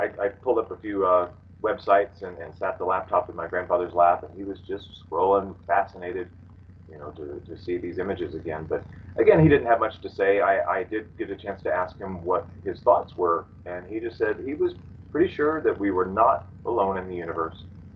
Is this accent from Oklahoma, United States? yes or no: yes; Oklahoma, United States; There was a news report on the local news station about a man in my home state of Oklahoma